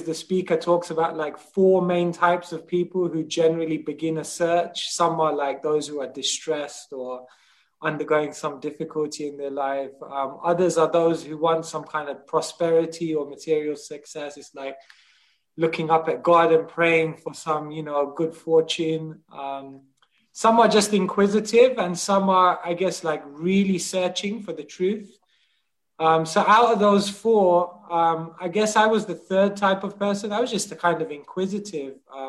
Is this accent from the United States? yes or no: no; Wembley, London, United Kingdom; I grew up basically near Wembley Stadium, and I guess that's where my early years were spent. I was brought up in a, I guess, a very culturally diverse place. We had a lot of cultures, a lot of different religions.